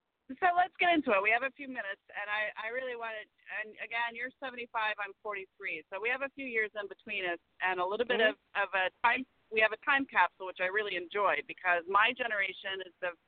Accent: the South, United States; so that caused even a bigger issue because it rhymes with absolutely everything growing up in the South, right?

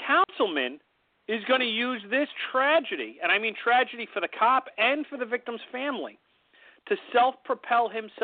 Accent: New York, United States; But this is my hometown, so I know I won't, and I'll lead the charge.

